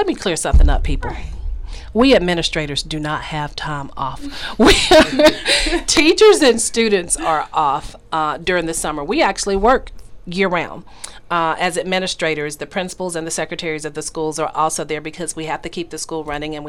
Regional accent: Salem, Alabama, United States; I'm not from Columbus, but I am from Salem, Alabama, originally.

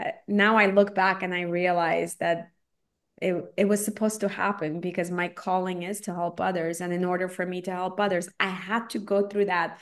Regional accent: Armenia; moved away; You said you're from Colombia, obviously, and I'm from Armenia. I'm a first generation immigrant, and I find that being an immigrant, I just have so much appreciation for this country.

